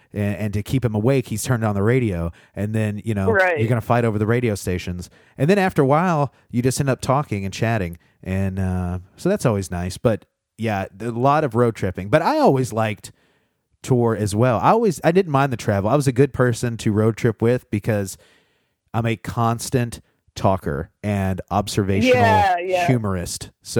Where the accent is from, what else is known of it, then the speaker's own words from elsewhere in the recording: Indiana, United States; Now, granted, I'm from Indiana, but I'll let it slide. Kentucky's pretty darn close to me.